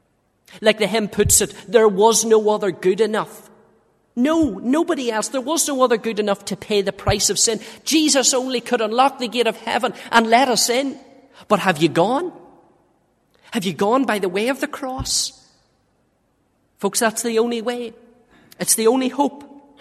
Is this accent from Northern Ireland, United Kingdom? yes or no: yes; Dungannon, Northern Ireland, United Kingdom; And I grew up in the Presbyterian Church outside Dungannon.